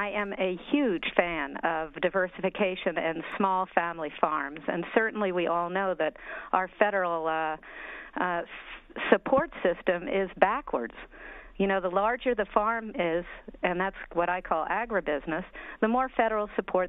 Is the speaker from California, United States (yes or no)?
no; New York, United States; I grew up on Long Island, and for people out there, they might remember